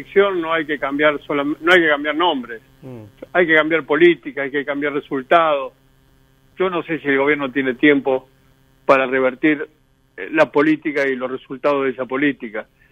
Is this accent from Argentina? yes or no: yes; San Lorenzo, Santa Fe, Argentina; born there; yo vengo de una zona, yo nací cerca en San Lorenzo, en Santa Fe.